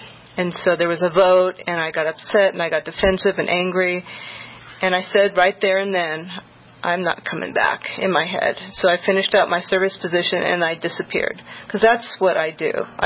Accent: Longmont, Colorado, United States; I'm from Longmont.

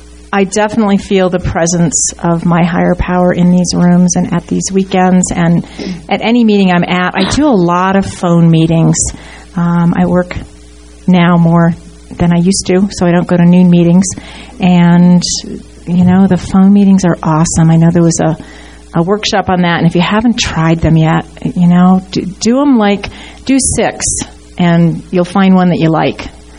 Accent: Boulder, Colorado, United States; from Boulder.

